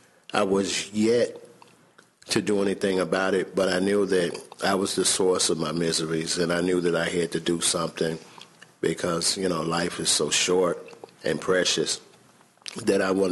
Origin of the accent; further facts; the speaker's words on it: Gary, Indiana, United States; now in Evansville, United States; I'm from Gary, Indiana, born and raised there. I'm the youngest son of six children. I moved here to Evansville in April of 2003.